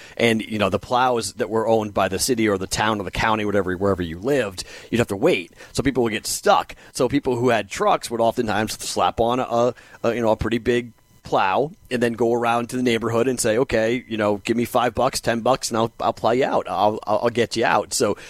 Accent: Boston, Massachusetts, United States; When I grew up, it was funny because I'm from Boston. So when I grew up, if you had a Jeep, normally you were a beach person.

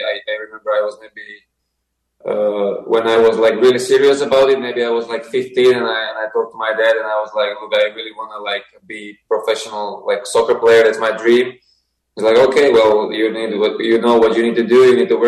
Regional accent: Slovakia; Yeah, so, like you said, I grew up in Slovakia, and from the very young age, I fell in love with soccer.

